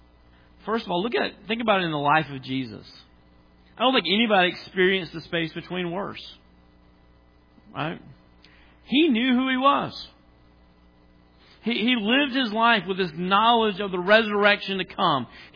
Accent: Tennessee, United States; I grew up in Tennessee.

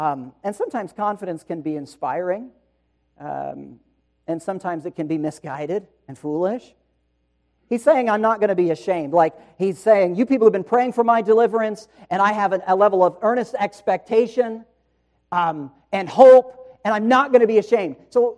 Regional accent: Indiana, United States; And we are from Indiana, our family is, and so we would watch the Indiana Pacers a lot.

